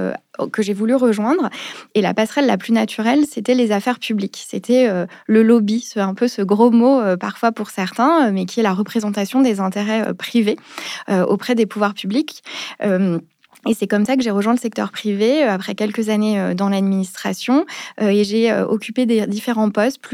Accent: Paris, Île-de-France, France; je suis parisienne et j'ai commencé ma carrière dans l'administration.

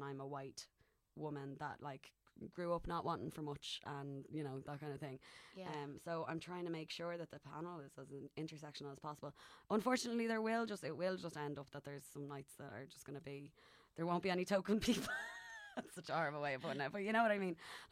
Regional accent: Ireland; I'm Irish.

